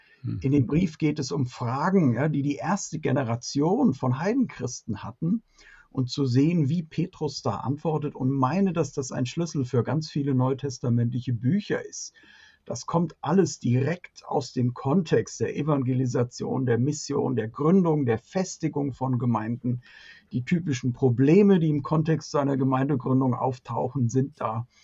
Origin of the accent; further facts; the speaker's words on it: Augsburg, Bavaria, Germany; Also, ich komme aus Augsburg. Und wenn es abends spät wird, ja, und nach einem Glas Wein, hört man das auch irgendwann.